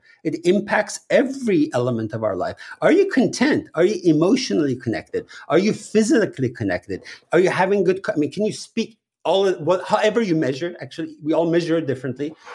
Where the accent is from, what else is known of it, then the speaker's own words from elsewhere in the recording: Iran; when I was growing up in Iran